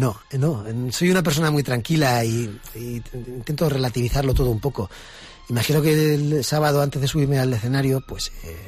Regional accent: Castilla-La Mancha, Spain; somos manchegos y estamos donde estamos

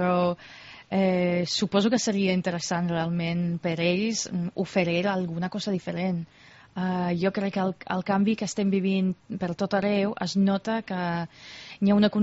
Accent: United Kingdom; jo sóc del Regne Unit

